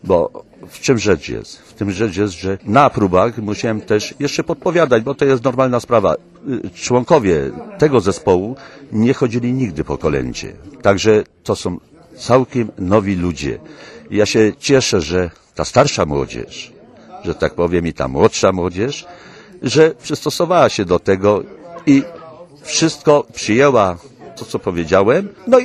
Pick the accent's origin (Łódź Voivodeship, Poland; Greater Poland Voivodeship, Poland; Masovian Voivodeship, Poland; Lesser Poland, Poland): Lesser Poland, Poland; Zielonki; now in Owczary, Poland; Ja ogólnie pochodzę z Zielonek, ale już większość lat spędzam w Owczarach